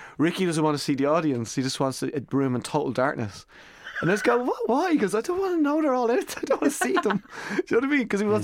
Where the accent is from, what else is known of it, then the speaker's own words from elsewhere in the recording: Ireland; that's about me from the age of 5 to 15 growing up in Ireland.